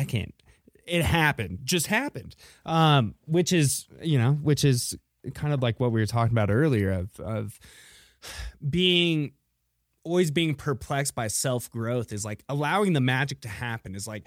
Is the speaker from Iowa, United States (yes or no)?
yes; Iowa, United States; So like growing up in Iowa, you know, like I was in like FFA and I thought like Monsanto, the company was always presented to me as like a great company to work for.